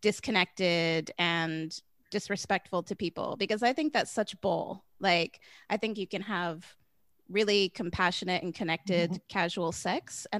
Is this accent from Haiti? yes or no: no; United States; I grew up in the United States.